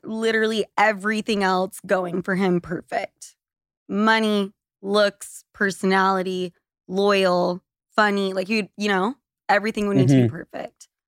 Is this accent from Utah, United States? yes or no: yes; Utah, United States; Like, I'm from Utah. It's normal to have six kids.